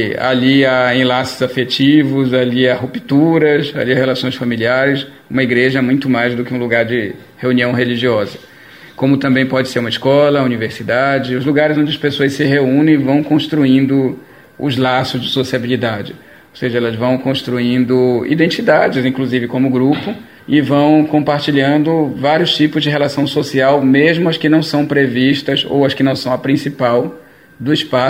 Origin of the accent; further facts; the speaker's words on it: Pará, Brazil; Somos da Transamazônica. Ao mesmo tempo, como é que fica... Agora eu moro em Bragança. Bragança é essa cidade muito mais antiga, de aproximadamente 400 anos